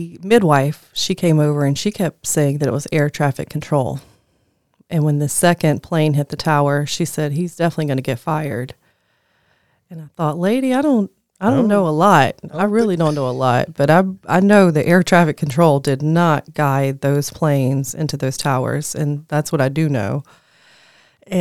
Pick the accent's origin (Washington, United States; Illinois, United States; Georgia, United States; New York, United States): Georgia, United States; Lithonia; And that was part of growing up in Lithonia. And I just pretty much wanted to stay in the community. So I bought the house I grew up in.